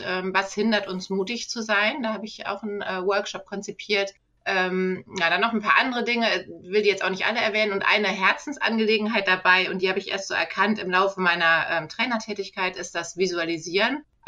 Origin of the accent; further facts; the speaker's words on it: Ahrensburg, Schleswig-Holstein, Germany; ich bin Trainerin und systemischer Coach. Meine Firma heißt Wandelpfade. Ich komme aus der Nähe von Hamburg, aus Ahrensburg